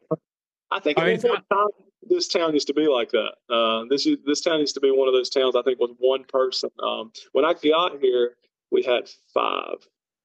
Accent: Brookford, North Carolina, United States; accent: Southern; I'm from Brookford, North Carolina. Very, very tiny town. It's inside of the city limits of a, I'd say it pretty much surrounds itself in another city that's called City of Hickory, which I would say roughly has 45,000 people in it.

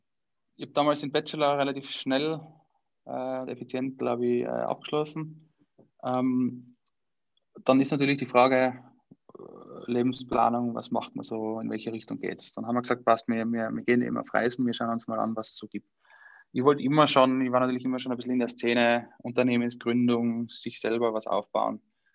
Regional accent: Styria, Austria; Es ist wie bei uns in der Steiermark, wenn man durch die Weinberge fährt.

